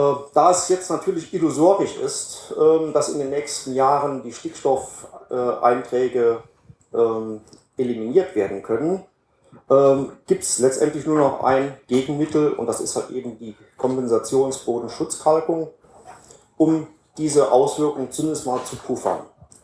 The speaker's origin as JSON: {"language": "German", "region": "Saarland", "country": "Germany", "said": "Ich komme jetzt aus dem Saarland."}